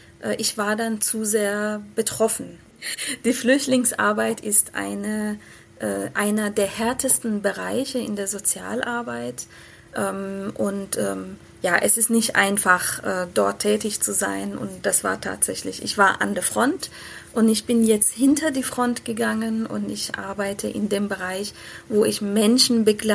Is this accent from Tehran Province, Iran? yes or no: no; Isfahan, Iran; in meiner Heimatstadt Isfahan.